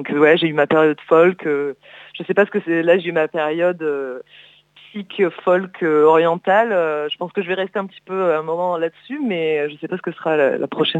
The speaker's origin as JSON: {"language": "French", "town": "Hyères", "region": "Provence-Alpes-Côte d'Azur", "country": "France", "tie": "born or raised there", "said": "je suis du Var, je suis née à Hyères"}